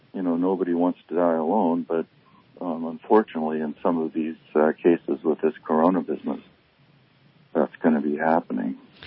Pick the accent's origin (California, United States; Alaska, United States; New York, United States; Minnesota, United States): Minnesota, United States; Well, and I'm from Minnesota. My family's still all back there